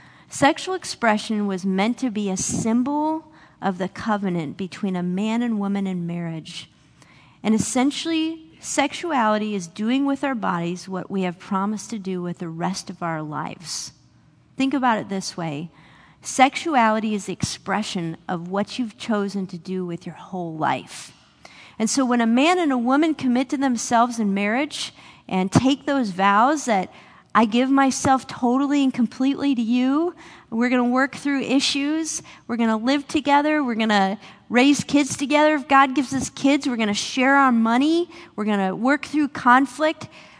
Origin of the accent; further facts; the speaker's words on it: Cleveland, Ohio, United States; I grew up in Cleveland, Ohio. You can say, aw. Yeah, I know. So I grew up a Cleveland sports fan.